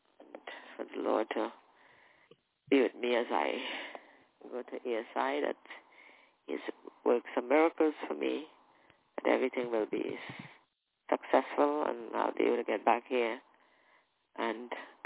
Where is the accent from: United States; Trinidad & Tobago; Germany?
Trinidad & Tobago; the crusade in my hometown in Trinidad.